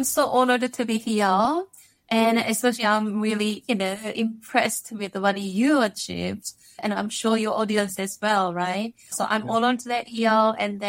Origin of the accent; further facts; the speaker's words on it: South Korea; English is a second language; moved away as an adult; also born or lived in Paris, France; So I was born in Korea and lived in Korea for 19 years.